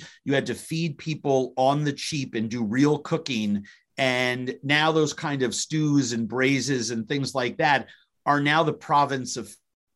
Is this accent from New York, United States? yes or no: yes; New York, United States; now in Minnesota, United States; When I sobered up 30 years ago, it was here in Minnesota. I came from New York.